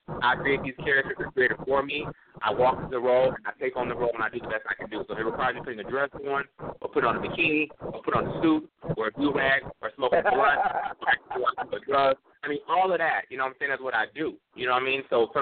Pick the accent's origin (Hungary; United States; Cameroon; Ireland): United States; Sacramento, California; also born or lived in Chicago; I'm from Chicago originally, raised in Sacramento, Chicago, blah, blah, blah, blah, blah. So I got both sides of the tracks in me.